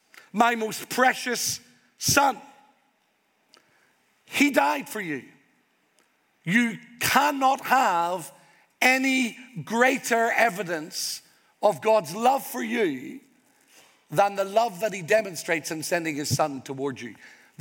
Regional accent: Ireland; I'm Irish, but before I am Irish, I am a citizen of the King.

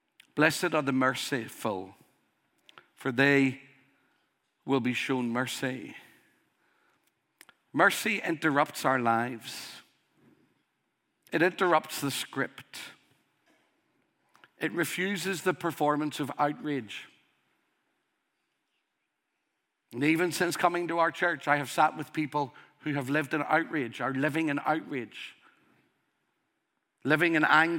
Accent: Northern Ireland, United Kingdom; Growing up in Northern Ireland, I saw a lot of violence.

